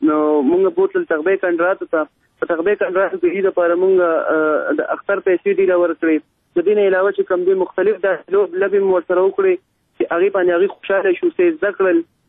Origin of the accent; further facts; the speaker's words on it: Mardan, Khyber Pakhtunkhwa, Pakistan; زه د مردان سیمه سره تعلق لرم او موږ پښتانه یو